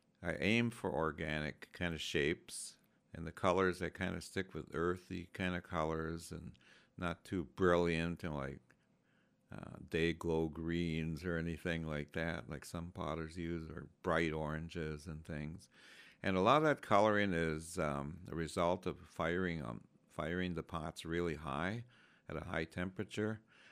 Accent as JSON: {"language": "English", "town": "Red Lake Indian Reservation", "region": "Minnesota", "country": "United States", "lives_now": "Bloomington, United States", "said": "I'm from the Red Lake Indian Reservation, and I currently live in Bloomington, Minnesota."}